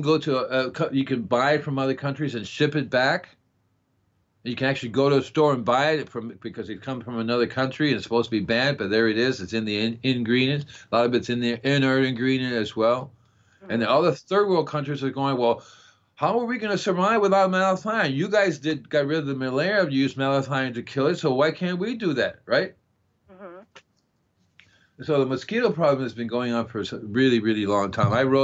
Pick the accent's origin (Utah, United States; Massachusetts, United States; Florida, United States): Florida, United States; This has been like in Miami. I'm from Florida.